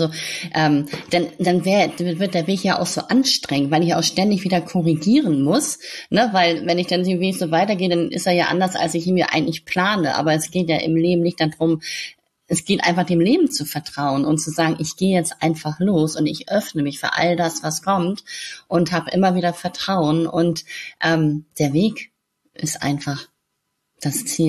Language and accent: German; Hamburg, Germany; in der Stadt bei uns in Hamburg